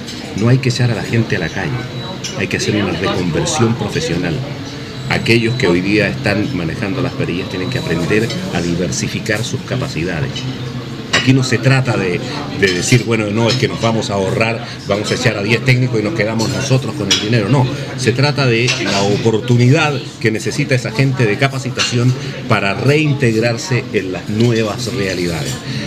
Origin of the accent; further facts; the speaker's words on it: Copiapó, Atacama, Chile; also born or lived in Inca de Oro; Yo vengo de Inca de Oro, que es el pueblito donde nací, me crié en Copiapó.